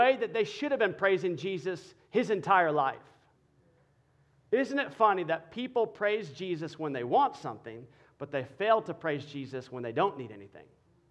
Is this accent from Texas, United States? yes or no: yes; Dallas, Texas, United States; I'm from Dallas. They were filming in Dallas, and I was a huge fan.